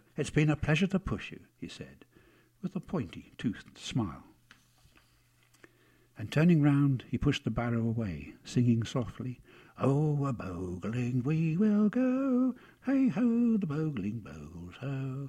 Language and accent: English; Teviotdhe, Scotland, United Kingdom; Teviotdhe, Argyll.